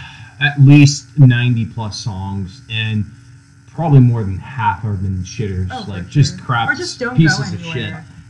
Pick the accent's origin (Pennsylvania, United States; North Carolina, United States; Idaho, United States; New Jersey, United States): Pennsylvania, United States; Philadelphia; I was originally